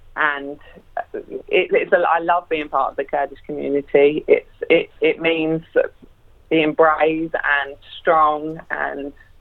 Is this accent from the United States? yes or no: no; London, United Kingdom; now in Australia; growing up in London, I had this huge Kurdish community around me